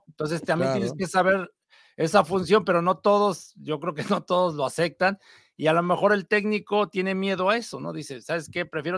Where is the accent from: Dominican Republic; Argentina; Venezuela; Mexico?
Mexico; sí, es que así somos los mexicanos.